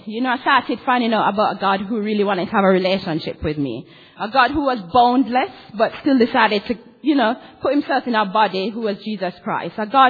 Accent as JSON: {"language": "English", "country": "Jamaica", "said": "I'm Jamaican. You know, and I grew up in a family with six kids."}